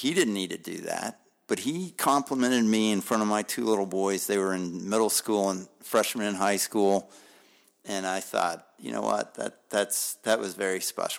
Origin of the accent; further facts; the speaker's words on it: Lexington, United States; that never came to mind as I was growing up in Lexington.